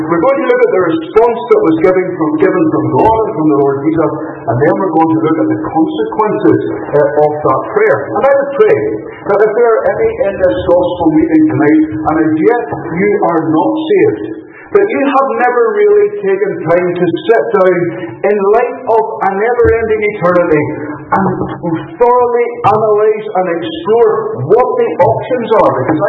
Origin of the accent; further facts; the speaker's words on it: Northern Ireland, United Kingdom; moved away as an adult; now in Fife, United Kingdom; always lived in Drummond. My son is growing up with a decidedly more Fife accent than I am. But I was born and raised in Northern Ireland. I moved across here in 2001 when I got married. So I have been here nearly 16 years now. But supposedly I still haven't lost the Irish accent.